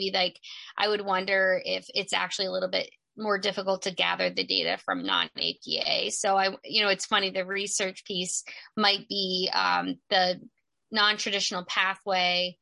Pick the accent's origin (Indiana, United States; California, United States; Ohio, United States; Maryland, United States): Maryland, United States; I'm actually from, I was born in Washington, D.C. Oh, wow. And I grew up in Maryland.